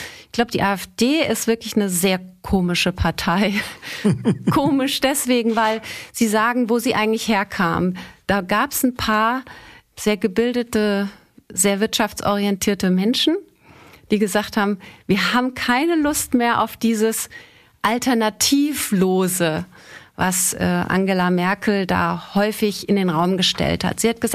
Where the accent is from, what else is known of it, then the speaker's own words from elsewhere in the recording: Austria; now in Germany; ich bin Österreicherin. Ich wähle in Österreich, okay. Ich darf in Deutschland gar nicht wählen. Ich möchte aber die deutsche Staatsbürgerschaft jetzt schon langsam, aber sicher mal beantragen.